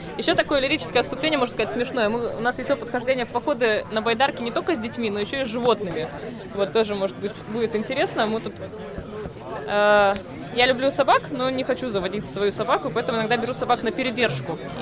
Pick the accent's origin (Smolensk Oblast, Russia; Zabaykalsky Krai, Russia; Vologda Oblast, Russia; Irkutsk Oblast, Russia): Irkutsk Oblast, Russia; Irkutsk; То есть я сама из Иркутска, и в свое время работала гидом по Байкалу